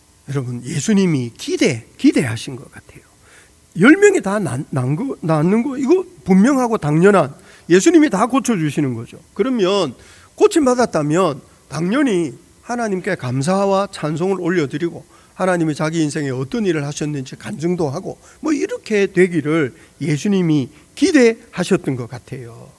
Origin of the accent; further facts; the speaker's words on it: Busan, South Korea; 제가 부산에서 자랐는데 부산 앞바다는 얼마나 맑은지